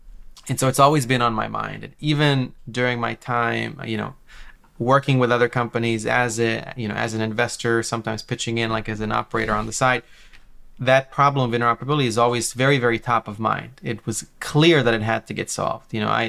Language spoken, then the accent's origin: English; Israel; I grew up in Israel, where the banks have personally screwed me many times.